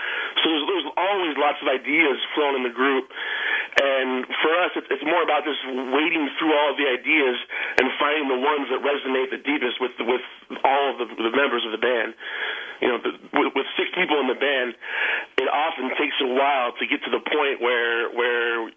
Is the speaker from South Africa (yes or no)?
no; Sacramento, California, United States; Actually, we're born and raised in Sacramento, and so we have a really strong familial base and friend base in Sacramento.